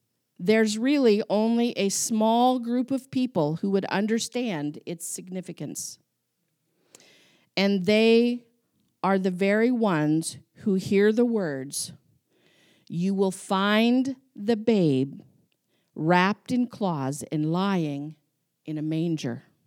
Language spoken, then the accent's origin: English; Wyoming, United States; I grew up in Wyoming in cattle country, and I've been in a few barns.